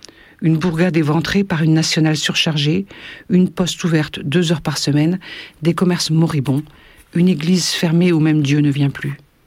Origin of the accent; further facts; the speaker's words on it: Algeria; now in France; Je suis une grande déracinée, moi. J'ai passé mon enfance en Algérie.